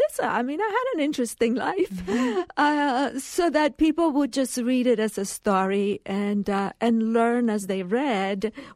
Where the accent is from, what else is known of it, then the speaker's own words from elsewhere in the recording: Sicily, Italy; moved away; I very much identify. I am an immigrant because I came from Sicily. My family, you know, were working class